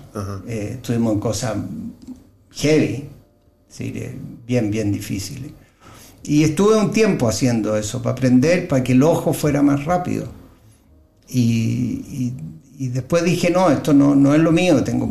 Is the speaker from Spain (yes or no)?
no; Chile; Vuelvo como a la canción